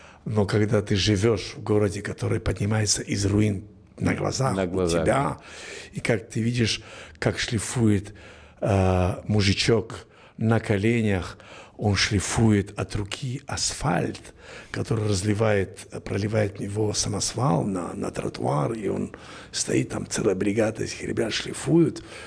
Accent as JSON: {"language": "Russian", "town": "Samarkand", "region": "Samarqand Region", "country": "Uzbekistan", "tie": "born there", "first_language": "Spanish", "second_language": "Russian", "said": "я родился в Самарканде, я родился в сене испанской колонии, все говорили по-испански, включая мама, которая знала испанский язык из университета."}